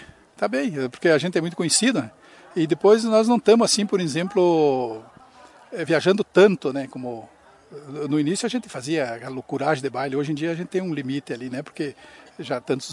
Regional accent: Lagoa Vermelha, Rio Grande do Sul, Brazil; Eu sou natural da Estância Velha, Lagoa Vermelha.

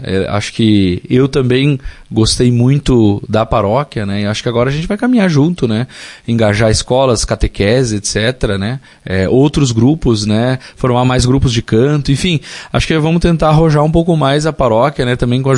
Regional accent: Porto Alegre, Rio Grande do Sul, Brazil; Eu vim em 2022 para cá, né? Eu sou de Porto Alegre, fiz toda a minha caminhada vocacional no seminário de Viamão, de Gravataí também, e depois em 2022 eu vim para cá, daí eu vim morar no Santuário de Ibiaçá

